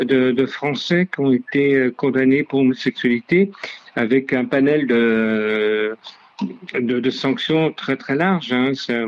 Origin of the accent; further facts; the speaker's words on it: Lyon, Auvergne-Rhône-Alpes, France; je suis lyonnais, je vous parle de Lyon. Et à Lyon, j'ai été raflé je ne sais pas combien de fois.